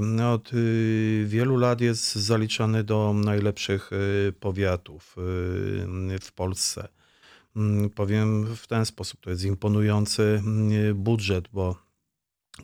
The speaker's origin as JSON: {"language": "Polish", "town": "Wrocław", "region": "Lower Silesian Voivodeship", "country": "Poland", "tie": "born or raised there", "lives_now": "Czernica, Poland", "said": "do której to gminy przeniosłem się z miasta Wrocław, bo od urodzenia byłem wrocławianinem."}